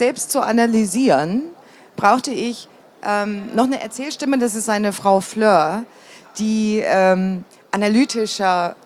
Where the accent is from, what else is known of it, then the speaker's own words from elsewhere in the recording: East Germany, Germany; ich bin im Osten groß geworden